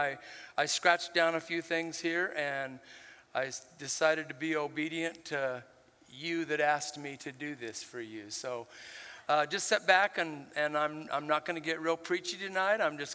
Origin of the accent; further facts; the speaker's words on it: Puerto Rico; my home country of Puerto Rico